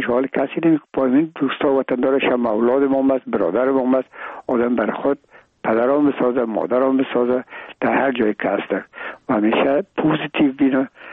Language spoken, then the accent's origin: Persian; Afghanistan; ما افغان هستیم